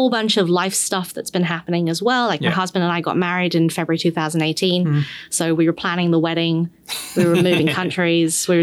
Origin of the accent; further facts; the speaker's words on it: London, United Kingdom; now in New Zealand; I'm originally from London. I grew up there, but I lived kind of all over the place. I kind of came from a middle upper class family